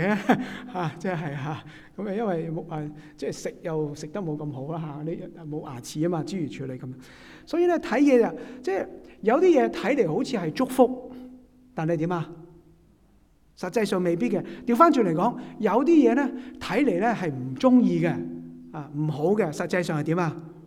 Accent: China; 我們中國人都是這樣說的

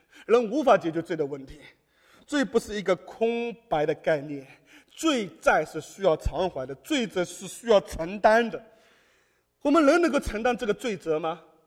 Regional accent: Ningbo, Zhejiang, China; 我们宁波人有句话是债多不愁啊。

